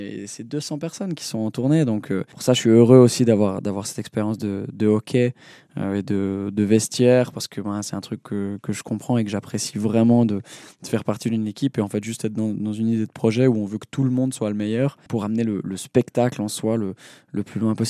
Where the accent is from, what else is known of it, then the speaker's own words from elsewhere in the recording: Switzerland; c'est ce qui me définit aussi en tant que Suisse. Je me suis jamais senti complètement éloigné des Tessinois ou des Suisses allemands